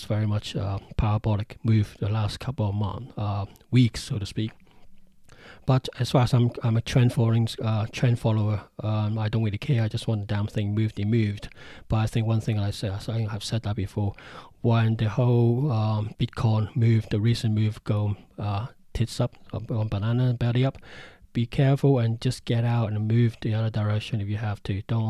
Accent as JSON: {"language": "English", "country": "Hong Kong", "said": "I'm personally from Hong Kong myself, with all the security things, talking about Hong Kong stuff."}